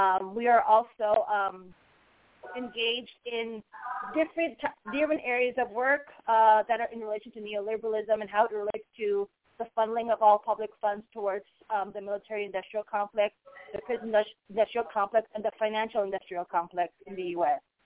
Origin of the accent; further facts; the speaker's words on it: Philippines; using our experience as the Filipino people, for example.